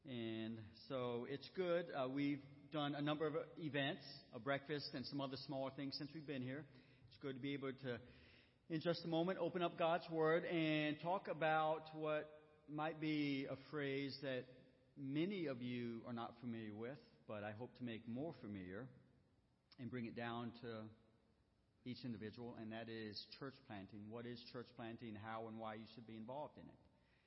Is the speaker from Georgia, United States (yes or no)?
yes; Augusta, Georgia, United States; And spent time in North Carolina, was originally stationed in on the coast many years ago. But born and bred in Augusta, Georgia.